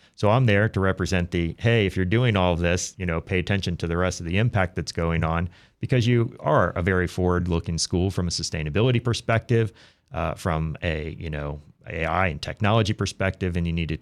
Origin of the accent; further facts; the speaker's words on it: Florida, United States; I'm from Florida, and we get a lot of rain down there as well, and a lot of flooding, and it shuts down the power for a week, right?